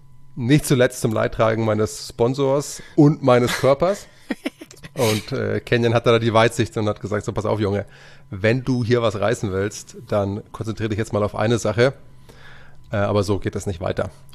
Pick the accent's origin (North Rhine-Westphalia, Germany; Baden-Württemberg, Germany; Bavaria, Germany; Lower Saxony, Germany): Bavaria, Germany; also born or lived in Upper Palatinate; Ich komme ja eigentlich hier aus Oberbayern, am Fuße der Berge aufgewachsen und bei Ghost habe ich in der Oberpfalz gelebt, die auch ihren Charme hat, aber mich hat es auch ganz stark wieder zurückgezogen in die Heimat, in die Berge.